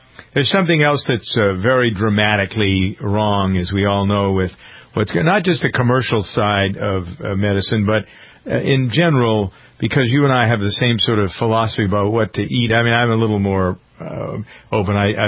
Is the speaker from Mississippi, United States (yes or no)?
no; Boston, Massachusetts, United States; I want to have you give me, because I'm from Boston.